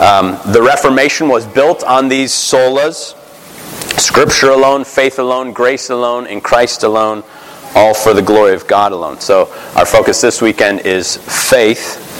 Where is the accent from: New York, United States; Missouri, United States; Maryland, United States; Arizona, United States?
Arizona, United States; Phoenix; I grew up in Phoenix, which is in the Pacific Coast Presbytery. Yep. And so first 18 years of my life was spent in this presbytery.